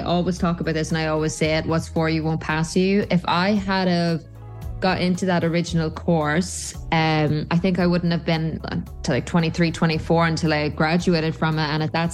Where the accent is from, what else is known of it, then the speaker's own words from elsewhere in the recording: Castleblayney, County Monaghan, Ireland; it was really special to go into my hometown, especially obviously in Castle Blaney, and see my stuff stocked in there.